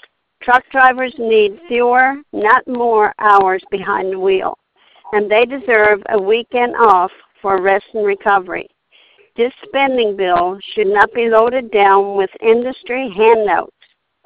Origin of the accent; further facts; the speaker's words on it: Lisbon, Maine, United States; I'm from Lisbon, Maine.